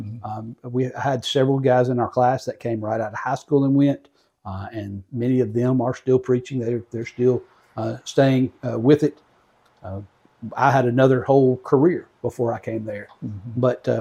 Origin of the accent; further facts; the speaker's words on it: Southaven, Mississippi, United States; I grew up in South Haven, Mississippi.